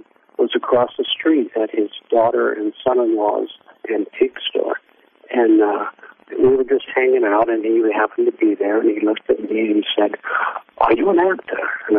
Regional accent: Santa Monica, California, United States; And I moved back to my hometown of Santa Monica

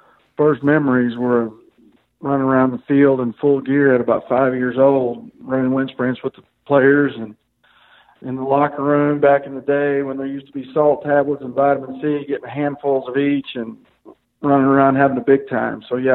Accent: Rogers, Arkansas, United States; Well, I am from Rogers, Arkansas, which is about 18 miles down the road from Fayetteville.

